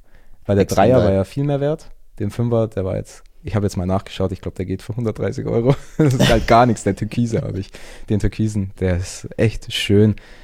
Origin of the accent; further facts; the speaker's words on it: Augsburg, Bavaria, Germany; now in Antwerp, Belgium; ich komme ursprünglich aus Augsburg, wohne aber aktuell in Antwerpen, also in Belgien, sehr eine Designerstadt